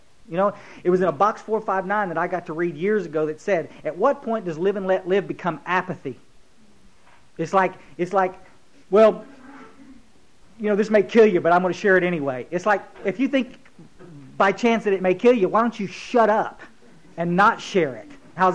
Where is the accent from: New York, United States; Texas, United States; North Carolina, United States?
Texas, United States; Kerrville; born or raised there